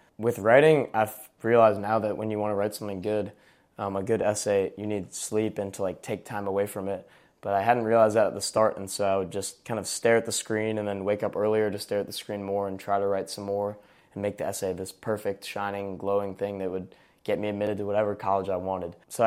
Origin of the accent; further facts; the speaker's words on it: Virginia, United States; I really like UVA, and I'm from Virginia, so I've always kind of grown up watching